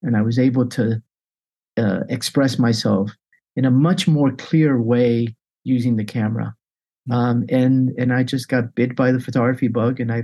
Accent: Hialeah, Florida, United States; also born or lived in Venezuela; I'm an immigrant. I was born in Venezuela from Cuban parents who were kicked out of Cuba, and they landed in Venezuela. And then we got here to the United States in 1971. And yeah, we lived in Hialeah

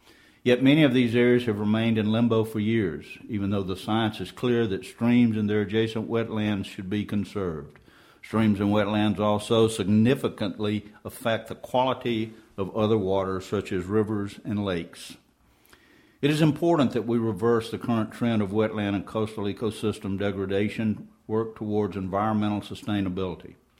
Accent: Louisiana, United States; And I can remember as a youngster growing up in South Louisiana seeing acres and acres and acres of these magnificent cypress trees.

